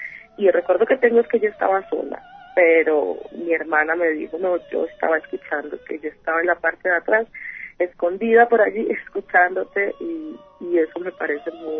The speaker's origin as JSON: {"language": "Spanish", "town": "Buenaventura", "region": "Valle del Cauca", "country": "Colombia", "tie": "born there", "said": "Yo nací en Buenaventura, en un barrio que se llama El Trapiche."}